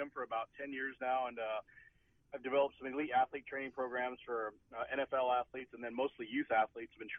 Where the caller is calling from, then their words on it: Sumner, Washington, United States; Calling from Sumner, Washington.